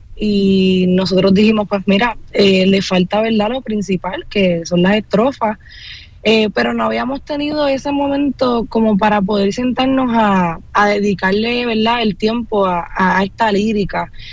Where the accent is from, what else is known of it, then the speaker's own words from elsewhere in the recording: Puerto Rico; soy una joven puertorriqueña, soy acá de Puerto Rico, la Isla del Encanto.